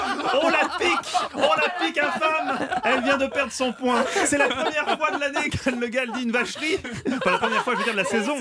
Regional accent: France; Moi je suis français

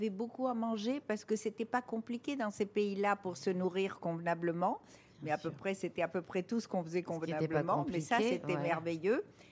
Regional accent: Morocco; Moi, je suis marocaine

